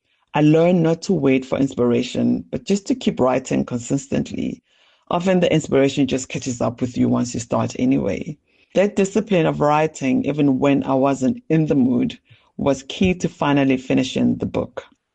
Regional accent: South Africa; I realized that even though I knew a lot about international politics, I had never actually lived outside of South Africa before.

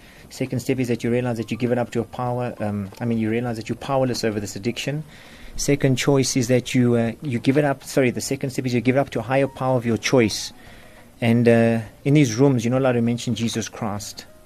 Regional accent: Johannesburg, Gauteng, South Africa; I grew up in the south of Joburg, sort of an average Catholic family

